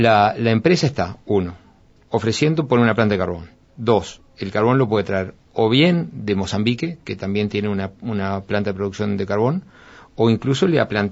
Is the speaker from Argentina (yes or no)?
no; Uruguay; yo como uruguayo